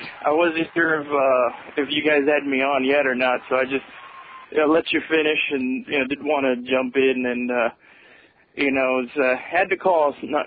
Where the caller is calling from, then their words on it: Miami, Florida, United States; I'm calling you from Miami, Dick.